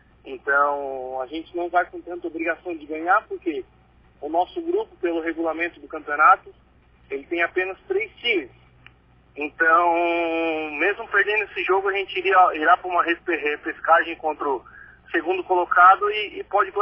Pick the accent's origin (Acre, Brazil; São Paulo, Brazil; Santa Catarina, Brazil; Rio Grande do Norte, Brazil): Santa Catarina, Brazil; Cocal do Sul; sou daqui de São Cocal